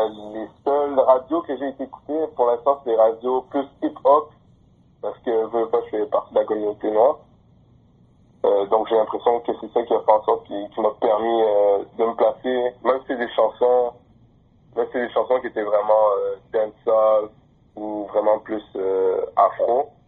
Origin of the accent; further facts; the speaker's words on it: Quebec, Canada; born there; Moi, je suis né au Québec. Mais mon père est né à New York. Parce que notre grand-père est ambassadeur de la République démocratique du Congo. Donc, mon père est né à New York, et ma mère est née en Haïti.